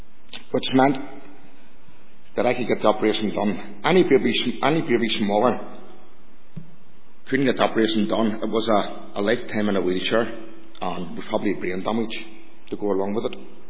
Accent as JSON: {"language": "English", "town": "Woodvale", "region": "Northern Ireland", "country": "United Kingdom", "tie": "born or raised there", "said": "I was born and reared in the Woodvale area, top end of the Shankill Road."}